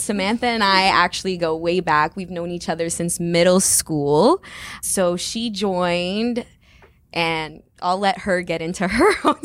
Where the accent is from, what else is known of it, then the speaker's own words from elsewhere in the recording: Ottawa, Ontario, Canada; also born or lived in Edmonton; I was living in Edmonton, and it was during COVID, like the peak of COVID. I'm born and raised in Ottawa, but after my studies, I moved to Edmonton for job opportunity in the legal field.